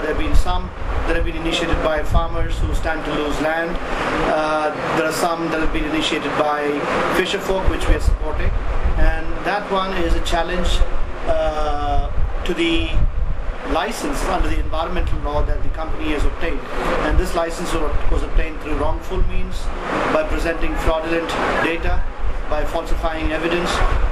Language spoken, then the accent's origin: English; Tamil Nadu, India; it's in a very beautiful part of my home state, which is Tamil Nadu. It's a South Indian coastal state.